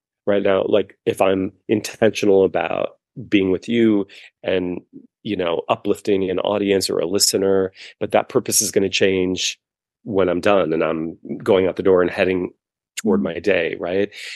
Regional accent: Indiana, United States; Well, a short story is I grew up in the Midwest in Indiana.

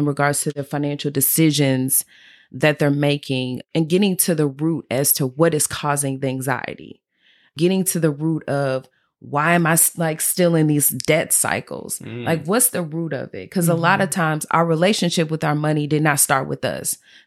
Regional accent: St. Louis, Missouri, United States; moved away as an adult; now in Dallas, United States; I was back in 2012 when I made a transition from my hometown, St. Louis, to Dallas. I took a leap of faith and I was like, I'm tired of being in St. Louis.

